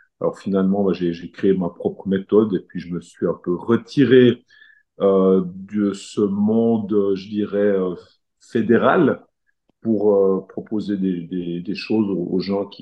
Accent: Jura, Switzerland; Moi, je viens du Jura suisse.

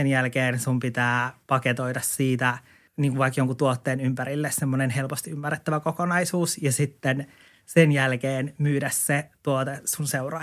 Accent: Lapland, Finland; also born or lived in Oulu; mä oon alun perin kotoisin Lapista, eli koen olevani lappilainen. Mutta oon siis asunut myös pitkään Oulussa, joten se on mun semmoinen niin kuin kakkosidentiteetti.

